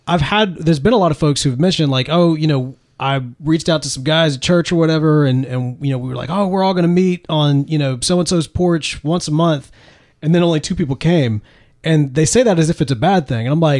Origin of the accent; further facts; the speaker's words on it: Mississippi, United States; See, this is why I'm a Mississippian living in Texas.